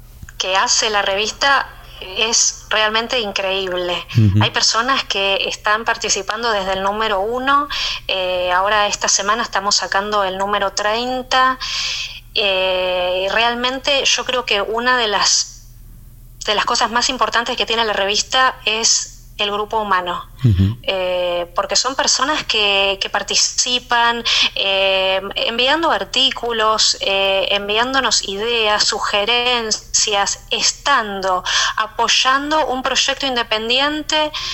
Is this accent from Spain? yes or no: no; Argentina; siendo argentina, tenía mucha afinidad con otros argentinos